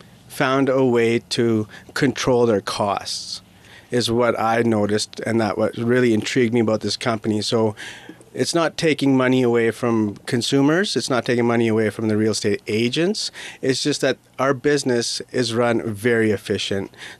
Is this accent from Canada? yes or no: yes; Prince George, British Columbia, Canada; I'm born and raised in Prince George